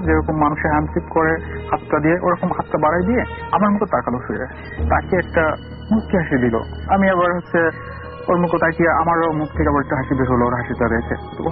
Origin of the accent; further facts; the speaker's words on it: Jessore, Khulna Division, Bangladesh; আমার দেশের বাড়ি যশোরে।